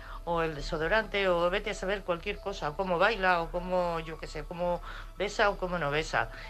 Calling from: Madrid, Community of Madrid, Spain; de Madrid.

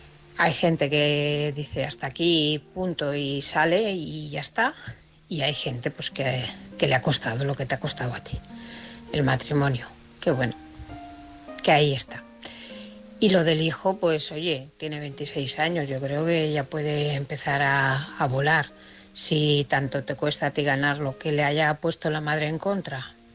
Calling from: Barcelona, Catalonia, Spain; de Barcelona.

